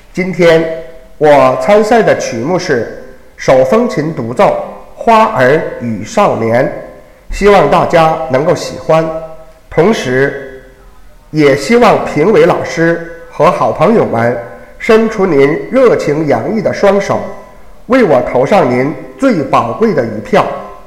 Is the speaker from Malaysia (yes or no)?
no; Tangshan, Hebei, China; 大家好，我是来自河北唐山的